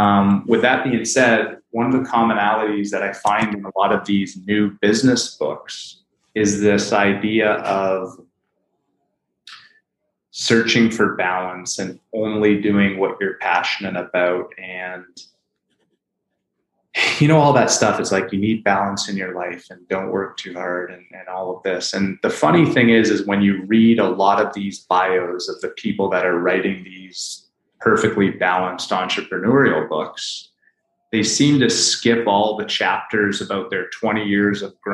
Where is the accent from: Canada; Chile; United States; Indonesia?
Canada; as I said, I grew up in Canada, and there's a lot of beautiful things about both countries